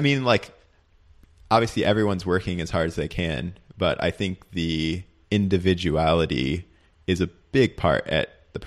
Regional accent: Thousand Oaks, California, United States; You know, I grew up in Thousand Oaks, or, you know, I've lived there for a long time now, and they're in Newbury Park.

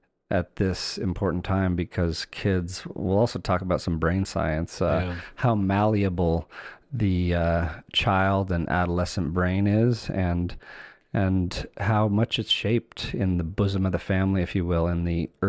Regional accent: Eastern Canada, Canada; I grew up in Eastern Canada and was also outside all the time

